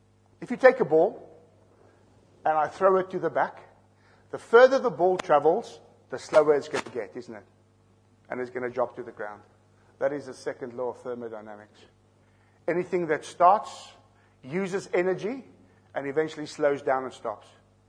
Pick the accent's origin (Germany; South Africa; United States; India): South Africa; accent: South African; I'm going to speak slowly with my South African accent